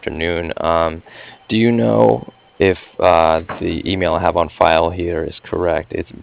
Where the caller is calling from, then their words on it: Cardiff, Wales, United Kingdom; I was calling from Cardiff